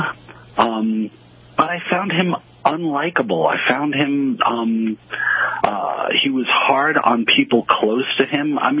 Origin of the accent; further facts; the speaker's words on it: New York City, New York, United States; Frankly, I grew up in New York City. I'm used to a lot of aggression.